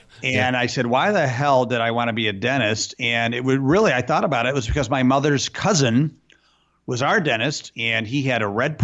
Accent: Rochester, New York, United States; So I started a magazine in Rochester, my hometown, called Next Step Magazine.

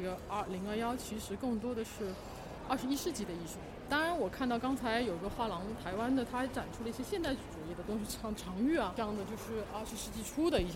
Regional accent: Guangdong, China; 我是广东人，

